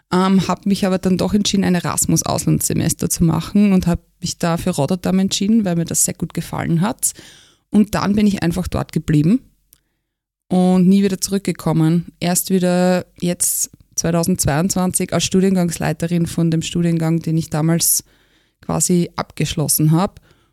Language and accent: German; Knittelfeld, Styria, Austria; Immer wenn ich jemandem sage, ich komme aus Knittelfeld, kommen die wildesten Geschichten auf mich zu.